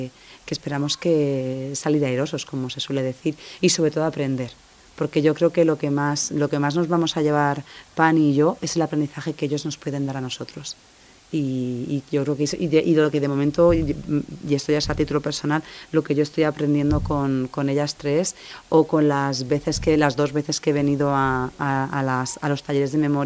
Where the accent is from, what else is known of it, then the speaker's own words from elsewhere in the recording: Jumilla, Region of Murcia, Spain; es en mi tierra, ¿no? Es en Jumilla